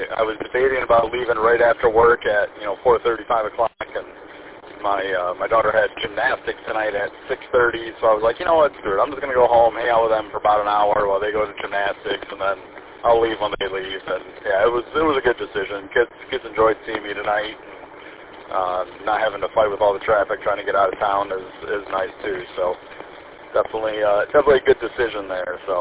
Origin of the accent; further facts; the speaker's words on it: Ludington, Michigan, United States; and then I grew up in Ludington on the west side.